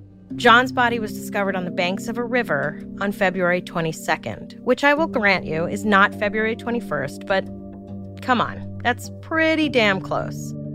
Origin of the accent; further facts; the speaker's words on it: Brooklyn, New York, United States; I'm from Brooklyn and I can't tell you what the entire borough looks like.